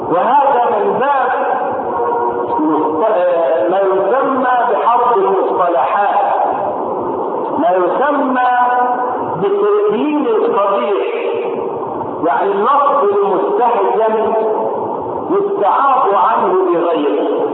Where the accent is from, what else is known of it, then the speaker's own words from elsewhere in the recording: Egypt; وإن لم تكن واضحة في حياتنا نحن هنا كمصريين